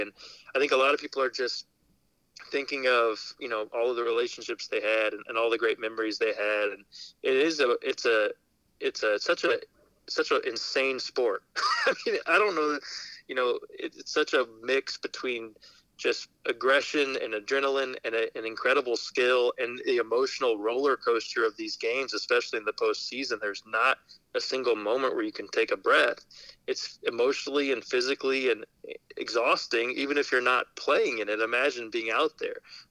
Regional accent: Sedalia, Missouri, United States; I didn't watch hockey growing up. I grew up in Sedalia, Missouri. You know, we didn't really have a big hockey following of the Blues.

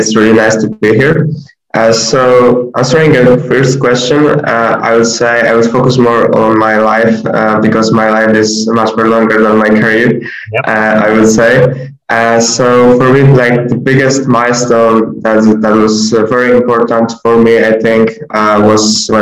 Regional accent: Wadowice, Lesser Poland, Poland; I'm originally not from Krakow. I'm originally from Wadowice town. So it's very small town. And for high school, I decided to go to the Krakow for high school.

